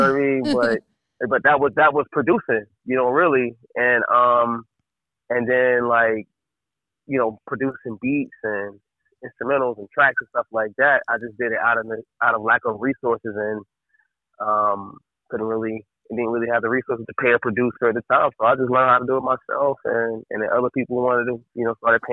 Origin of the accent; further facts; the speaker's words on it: Raleigh, North Carolina, United States; also born or lived in Kingsville; now in Charlotte, United States; I was raised most of my life in Raleigh, North Carolina.